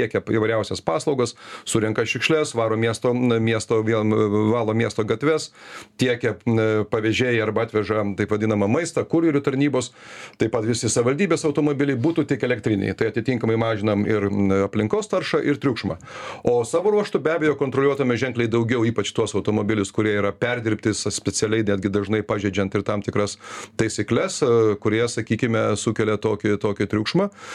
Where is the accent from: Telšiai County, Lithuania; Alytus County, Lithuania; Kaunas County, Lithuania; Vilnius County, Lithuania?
Vilnius County, Lithuania; Vilnius; būnu dažnai kaip vilnietis pasipiknės